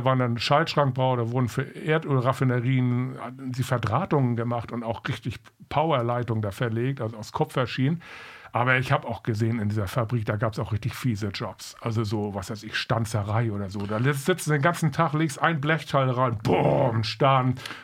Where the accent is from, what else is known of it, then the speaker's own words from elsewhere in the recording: Neumünster, Schleswig-Holstein, Germany; Ja, also sozusagen geboren wurde ich hier im Krankenhaus, aber die erste Wohnung war am Meisenweg, das war Falderer.